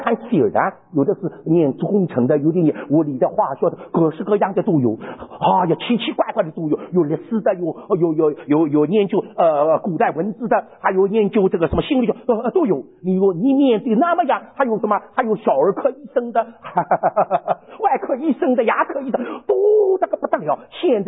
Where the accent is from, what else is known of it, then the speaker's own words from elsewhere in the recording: Sichuan, China; 这个好像我们四川人讲的话叫茶壶里的汤圆有肚子里有货倒不出来。